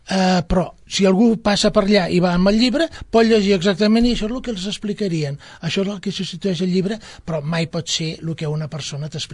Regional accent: Barcelona, Catalonia, Spain; jo vinc d'Horta, de Barcelona, i allà hi havia els safareigs i jo havia vist la gent rentant allà

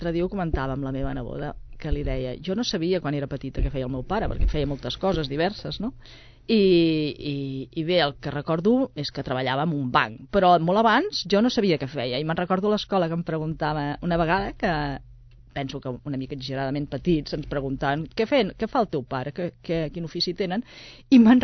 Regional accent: Sabadell, Catalonia, Spain; born there; Vaig néixer a Sabadell, em sembla que la Mútua, no?

